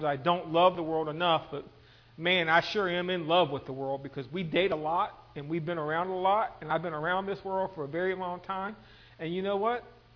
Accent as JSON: {"language": "English", "town": "Lynchburg", "region": "Virginia", "country": "United States", "tie": "born or raised there", "said": "I was born in this country. I was born in this state. I wasn't born in this city. We moved from Lynchburg, Virginia, is where we started out."}